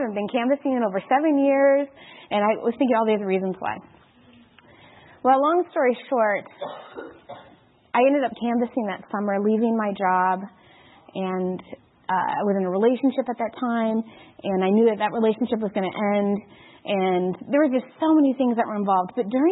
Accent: Michigan, United States; I am from Michigan.

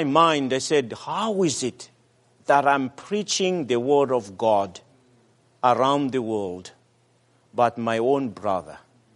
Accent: Madagascar; So my part was to go to my home country, Madagascar, and be part of the year-end meetings there.

